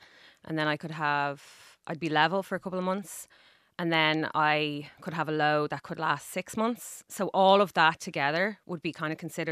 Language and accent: English; Dublin, Leinster, Ireland; So I'm from Dublin. I'm a Northsider.